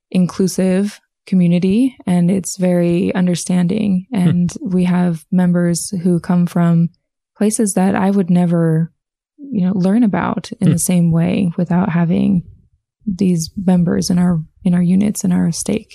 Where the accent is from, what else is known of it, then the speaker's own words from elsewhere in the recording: Vermillion, South Dakota, United States; now in Dubai, United Arab Emirates; I'm from the southeast corner